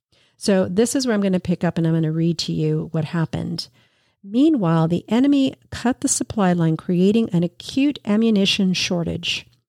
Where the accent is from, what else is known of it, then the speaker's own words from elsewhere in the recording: New York City, New York, United States; born there; And so later he, you know, he worked and he had his family, and I was born in New York City, but he finally had his dream fulfilled.